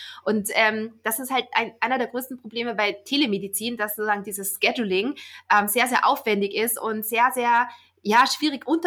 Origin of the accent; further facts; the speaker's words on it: Linz, Upper Austria, Austria; also born or lived in Vienna / New York / China; now in Germany; Also ich bin eine waschechte Österreicherin, also eigentlich eine Linzerin in Oberösterreich geboren und aufgewachsen. Und ich sage nach wie vor, Wien ist meine Lieblingsstadt. Ich habe echt schon an vielen Orten auf dieser Welt gelebt. New York, China, Australien, auch jetzt in Deutschland